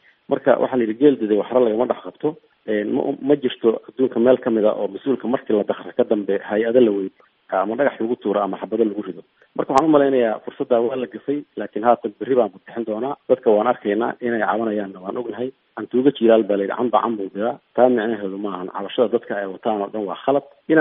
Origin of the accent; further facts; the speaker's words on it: Garbaharey, Gedo, Somalia; born there; anigu Garbaharey baan ku dhashay oo ka imid